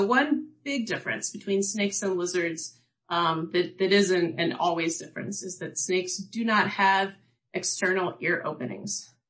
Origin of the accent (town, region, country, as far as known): Kentucky, United States; born or raised there